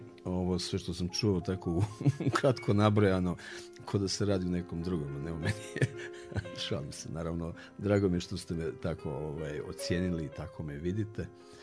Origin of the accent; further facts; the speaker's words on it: Ćuprija, Šumadija and Western Serbia, Serbia; born there; Ja sam rođen u Čupriji, u Srbiji, mi je otac bio vojno lice, zapravo prvo partizan